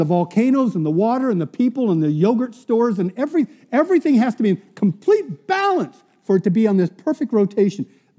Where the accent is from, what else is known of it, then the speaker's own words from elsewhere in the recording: San Diego, California, United States; because I'm from San Diego, so it's kind of an icon down there.